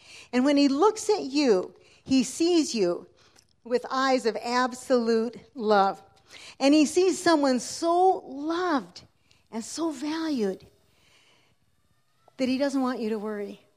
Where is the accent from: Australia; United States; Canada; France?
Canada; So I'm very proud to be with you and happy to be with you today as a Canadian sister.